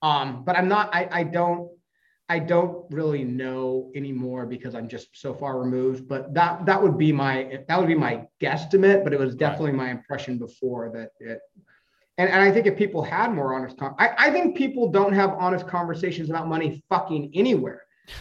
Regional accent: Chico, California, United States; I grew up in Chico. My company was in Chico. You know, my life was basically spent in Chico, which is, you know, 3 hours from the Valley.

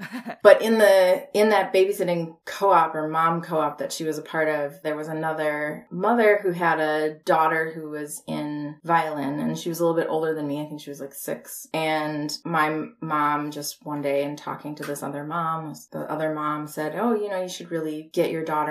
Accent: Minneapolis, Minnesota, United States; I grew up in Minneapolis, St. Paul.

